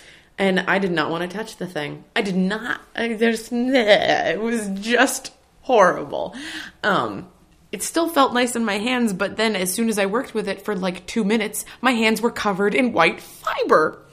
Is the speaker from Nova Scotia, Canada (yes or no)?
yes; Nova Scotia, Canada; now in Boston, United States; I'm from Nova Scotia originally, but I've been in Boston for about 7.5 years now.